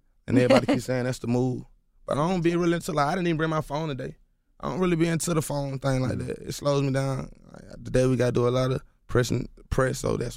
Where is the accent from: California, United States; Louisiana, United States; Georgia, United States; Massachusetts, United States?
Georgia, United States; Atlanta; to let them know, like, we're from Atlanta. Maybe we just sound like this.